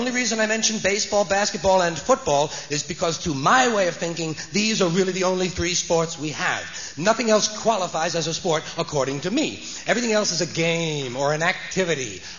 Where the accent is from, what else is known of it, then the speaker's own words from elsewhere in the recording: United States; I'm an American. Give me a little violence and I'm a happy guy.